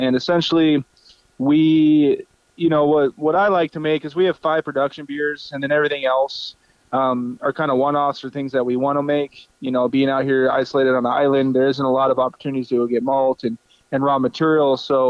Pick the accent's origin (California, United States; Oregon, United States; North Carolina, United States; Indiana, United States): Oregon, United States; Carlton; So I grew up in Oregon. You know, I'm a transplant. I've been in Alaska for almost 10 years, but only lived in the southeast between Juneau and Sitka.